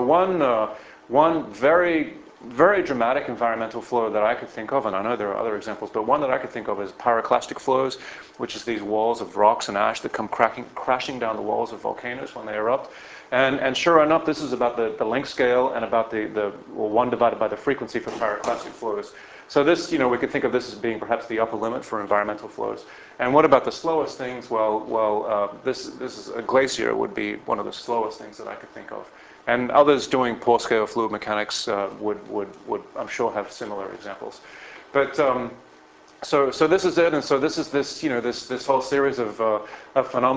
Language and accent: English; Texas, United States; And I'm from Texas too, so I couldn't help myself. I have to, ethnocentric Texan, you know.